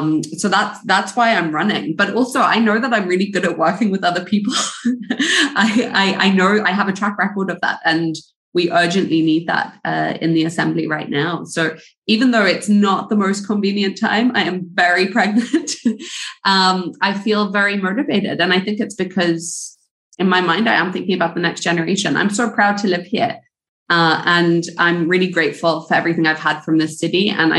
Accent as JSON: {"language": "English", "country": "Zimbabwe", "tie": "born or raised there", "said": "I grew up in Zimbabwe, but people can't conflate that."}